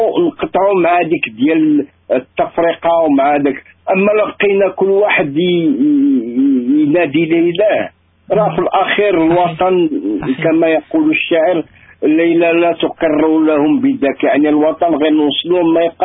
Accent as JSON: {"language": "Arabic", "country": "Morocco", "said": "مغربي انا اللي كيهمني في الحياه وهو المغرب"}